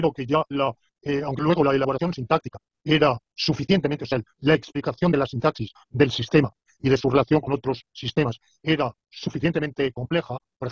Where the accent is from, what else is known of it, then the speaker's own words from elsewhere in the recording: Alicante, Valencian Community, Spain; Es un tributo a mi ciudad natal, Alicante.